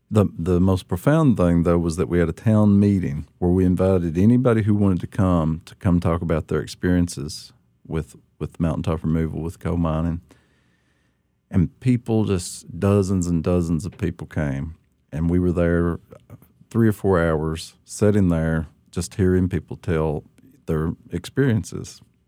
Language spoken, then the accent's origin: English; Appalachia, United States; accent: Appalachian; markers of an Appalachian, is bad, and you have to get rid of that. That's why, obviously, I kept my accent, but I never could get rid of it and didn't want to.